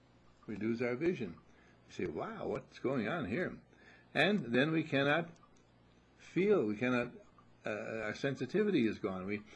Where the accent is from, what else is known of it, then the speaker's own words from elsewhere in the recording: Wauwatosa, Wisconsin, United States; And I was raised in Wauwatosa, Wisconsin, and at Eagle Springs Lake in the summertime, and things like that.